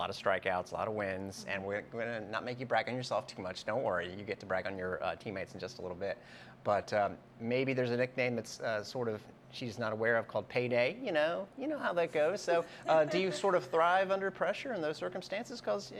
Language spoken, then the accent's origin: English; Plant City, Florida, United States; accent: country town accent; I'm from Plant City, because there it goes. It just slipped out. I've got the accent, the sort of country town accent.